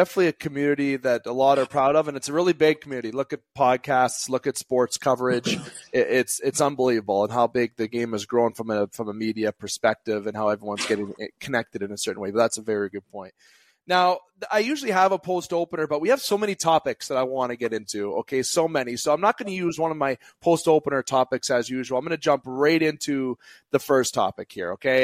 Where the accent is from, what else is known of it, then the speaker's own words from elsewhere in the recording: Canada; I'm a Canadian boy.